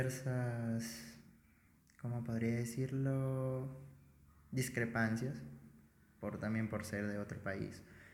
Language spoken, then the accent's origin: Spanish; Piura, Peru; now in Loja, Ecuador; Vengo de Piura, Perú. Estoy en séptimo ciclo. Medicina humana en la Universidad Nacional de Loja.